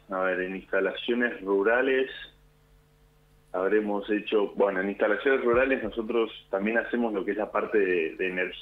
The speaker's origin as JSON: {"language": "Spanish", "town": "Huinca Renancó", "region": "Córdoba", "country": "Argentina", "said": "Yo soy de Córdoba, de un pueblito de Huinca, Renancó se llama."}